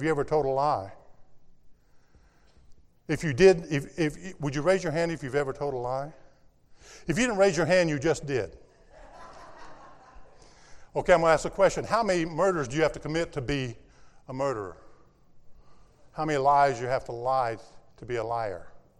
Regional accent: Nashville, Tennessee, United States; Now, I come from Nashville

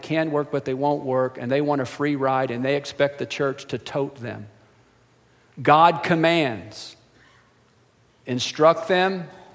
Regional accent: the Ozarks, United States; Well, I was raised in the Ozarks, and we called it toting.

